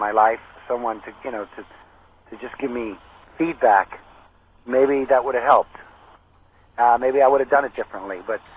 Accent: New York City, New York, United States; I grew up in New York City, Spanish Harlem, and I always worked after school and stuff, so I lost all the Spanish that we talked in the house.

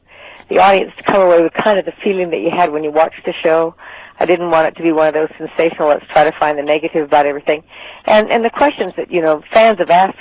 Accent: Nevada, United States; I was born and raised in Nevada, fourth generation. My great-great-grandfather drove stagecoach during the Gold Rush, so I'm a real Western girl.

